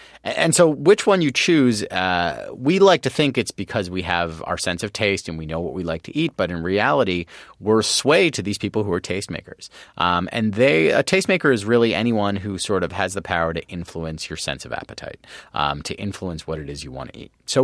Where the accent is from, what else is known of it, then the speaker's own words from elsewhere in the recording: Canada; So I'm from Canada.